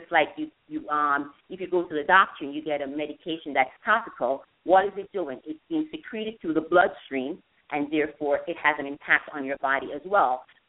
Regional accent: Jamaica; growing up in Jamaica, what it was, we didn't have as many products as we have today.

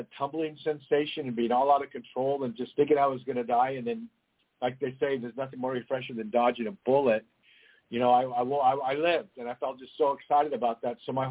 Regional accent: Santa Cruz, California, United States; Well, I was raised in Santa Cruz, California

